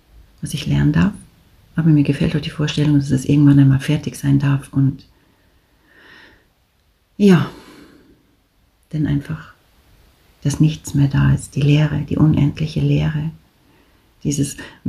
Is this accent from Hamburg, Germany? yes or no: yes; Hamburg, Germany; moved away as an adult; now in Switzerland; bin 60 Jahre alt und komme ursprünglich aus Hamburg und lebe seit über 33 Jahren in der Schweiz, in den Bergen, und es ist ja meine Heimat geworden